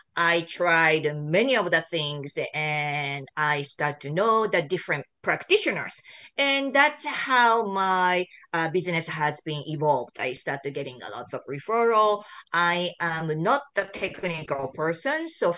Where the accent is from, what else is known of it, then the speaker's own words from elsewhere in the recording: Japan; English is a second language; Where I grew up in Japan, but probably many of the Asian country is the same.